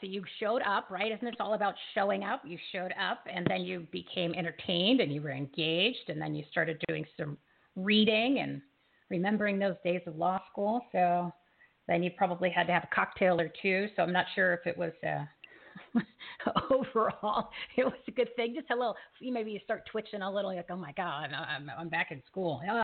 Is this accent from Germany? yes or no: no; New Jersey, United States; And I grew up in New Jersey, yeah. And there was many, many places in New Jersey and in that area where there are historic parks